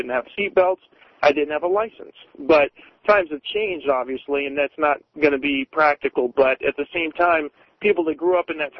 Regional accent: Portland, United States; You know, I'm from Portland. You know, I was born there

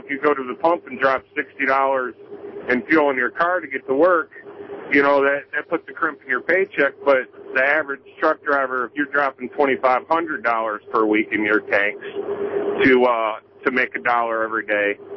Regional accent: Detroit, Michigan, United States; and I'm from the Detroit area there, so I've listened to Riff for years.

